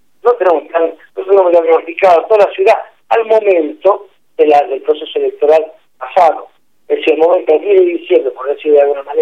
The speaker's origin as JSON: {"language": "Spanish", "region": "La Rioja", "country": "Argentina", "said": "como ciudadano, como argentino, como riojano, como ciudadano"}